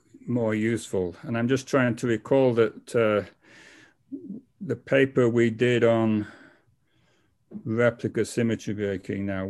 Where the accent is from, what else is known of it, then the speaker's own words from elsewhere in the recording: Lancaster, North West England, United Kingdom; moved away as an adult; also born or lived in London; where I grew up in England was Lancaster, which is a small town. And then I was spent the previous, before going to Santa Cruz, I was 7 years in London.